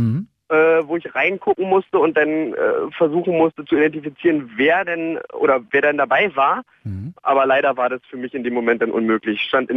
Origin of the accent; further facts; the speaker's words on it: Berlin, Germany; Ich wohne jetzt in Niederschönhausen. Ich komme nicht aus Niederschönhausen, ich komme eigentlich aus Berlin-Tegel, also Reinickendorf.